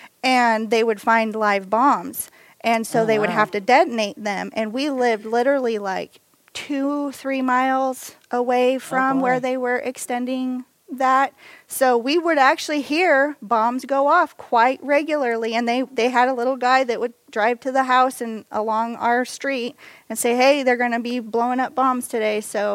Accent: Honiara, Guadalcanal, Solomon Islands; born there; I was raised in missions. My parents were missionaries. Well, I was born actually on the mission field. So I was born in Honiara, Solomon Islands

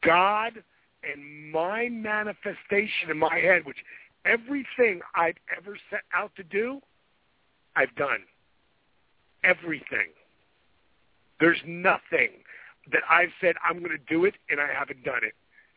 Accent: New Jersey, United States; I'm going to end up in the WWF. I'm from Jersey.

